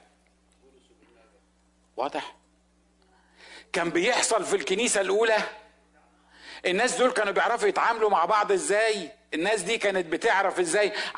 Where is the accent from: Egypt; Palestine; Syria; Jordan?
Egypt; Upper Egypt; أنا الوحيد اللي من الصعيد